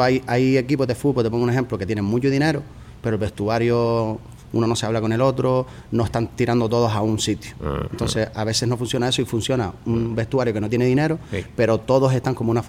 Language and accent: Spanish; Canary Islands, Spain; Lo que pasa es que somos canarios, somos así únicos